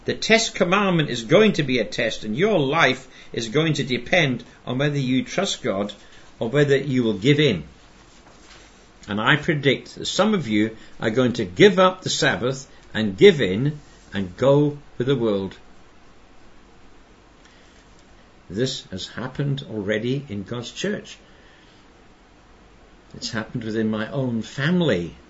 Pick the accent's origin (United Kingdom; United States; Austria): United Kingdom; Glasgow, Scotland; born there; And I was born in January 1944, so that's just about, 15, 16 months before the end of World War II. So apart from, as a tiny baby, being chucked under the dining room table when the bombs were falling on Glasgow